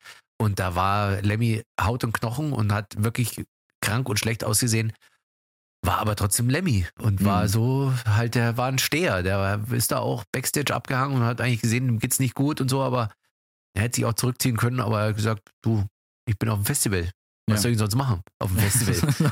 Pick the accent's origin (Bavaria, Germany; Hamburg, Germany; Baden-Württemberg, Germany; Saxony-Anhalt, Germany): Bavaria, Germany; in der Zeppelinhalle in Kaufbeuren im Süden Deutschlands, ganz in der Nähe, wo ich herkomme.